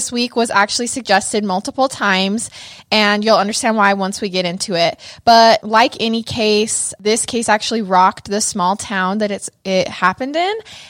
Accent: Idaho Falls, Idaho, United States; Basically, Blackfoot is about 30 minutes away from my hometown of Idaho Falls.

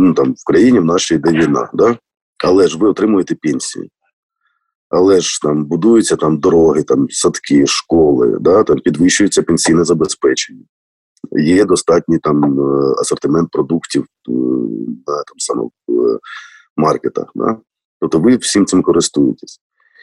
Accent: Dnipro, Dnipropetrovsk Oblast, Ukraine; ті люди, які знаходяться в центральній частині України, в моєму рідному Дніпрі

